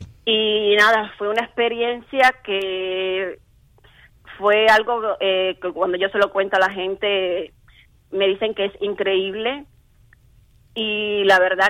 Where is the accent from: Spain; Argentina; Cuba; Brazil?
Cuba; moved away; Señores, os recuerdo que soy cubana.